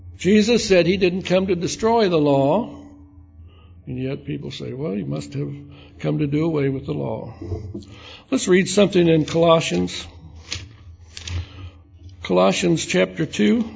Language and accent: English; Illinois, United States; I was from the South, South Illinois. But we did many of the same things and grew up on a farm